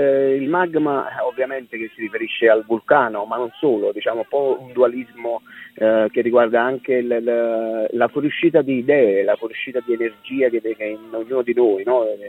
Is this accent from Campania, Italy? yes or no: yes; Campania, Italy; sono un campano, ho i miei 46 anni, per cui non ero mai salito sul Vesuvio